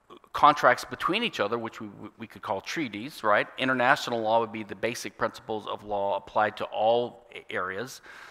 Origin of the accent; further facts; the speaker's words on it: Louisiana, United States; And then a version of that was adopted in my home state, Louisiana, the only state in the United States which is a civil law state.